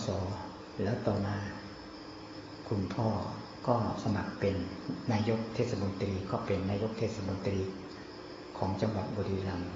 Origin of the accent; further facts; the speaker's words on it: Buriram, Thailand; หลวงพ่อเกิดที่จังหวัดบุรีรัมย์ก็อยู่บ้านก็ใกล้ท้องไร่ท้องนา